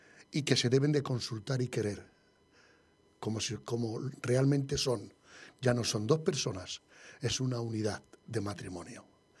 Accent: Madrid, Community of Madrid, Spain; el año 94-95, estar en Madrid, en Orcasitas. Yo soy madrileño.

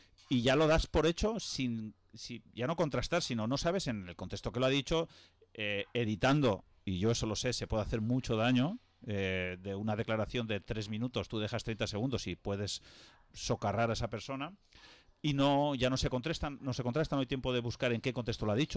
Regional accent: Villarreal, Valencian Community, Spain; si entras pones soy de Villarreal, que casi que me falta poner la dirección.

